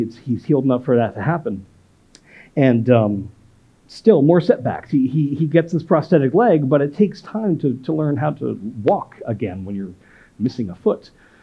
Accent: Vernon, New Jersey, United States; I grew up in the Arctic north of New Jersey, in a town called Vernon, and we have the biggest ski resort in New Jersey

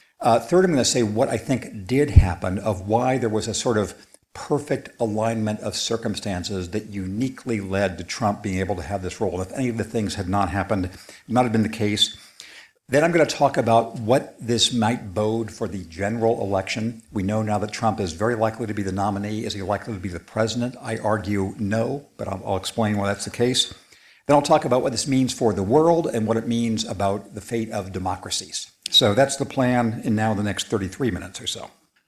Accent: United States; accent: American; some guy heard my American accent and turned around and said

